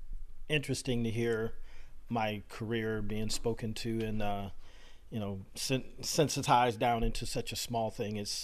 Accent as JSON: {"language": "English", "region": "Apulia", "country": "Italy", "tie": "born or raised there", "also_born_or_lived": "Okinawa, Japan", "said": "I was a military brat. I grew up in the Heel of the Boot, Italy, Okinawa, Japan, served in Korea myself."}